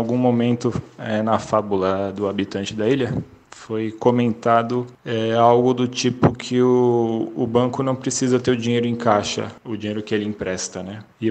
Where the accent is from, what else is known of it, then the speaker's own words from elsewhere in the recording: Santos, São Paulo, Brazil; Eu sou de Santos, litoral de São Paulo.